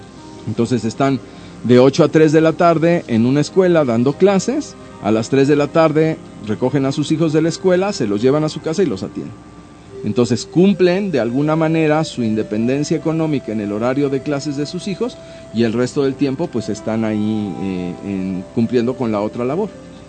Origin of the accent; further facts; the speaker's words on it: Mexico; quisiéramos nosotros como mexicanos llegar